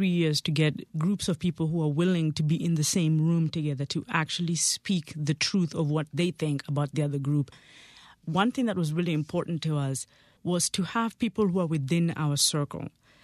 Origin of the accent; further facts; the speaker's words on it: Kenya; now in United States; growing up in Kenya